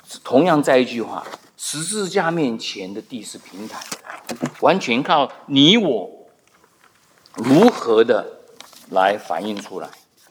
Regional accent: China; 我们中国人可能也有这种习惯，跟犹太人一样。

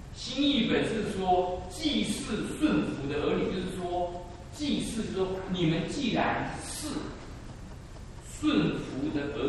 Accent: China; 那我们中国人说人家的妻子都比较好

